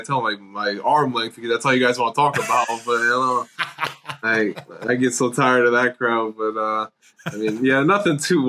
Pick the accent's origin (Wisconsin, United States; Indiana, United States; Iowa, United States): Indiana, United States; Michigan City; head home for I'm from Michigan City, Indiana. So I'll probably head home for the week of the draft.